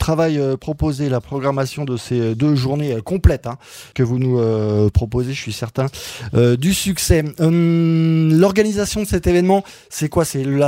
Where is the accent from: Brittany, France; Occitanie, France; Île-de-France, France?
Occitanie, France; chez nous, en Aveyron